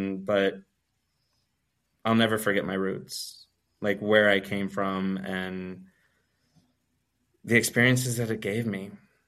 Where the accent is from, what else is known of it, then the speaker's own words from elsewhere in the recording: Royal Oak, Michigan, United States; I said, I'm from Royal Oak. That's where I'm living right now.